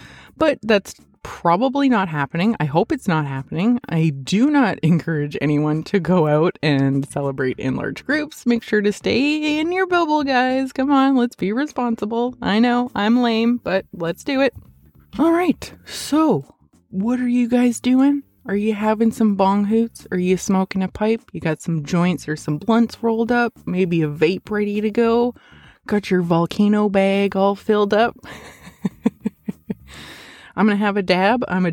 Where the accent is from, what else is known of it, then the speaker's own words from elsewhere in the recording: Edmonton, Alberta, Canada; my hometown of Edmonton